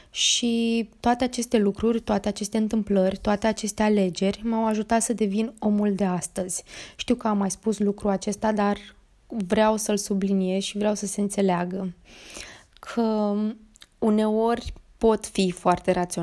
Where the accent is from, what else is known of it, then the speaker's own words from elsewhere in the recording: Roman, Neamț County, Romania; când am început să iau cursuri de Pascal la Clubul Copiilor din orașul meu natal, Roman.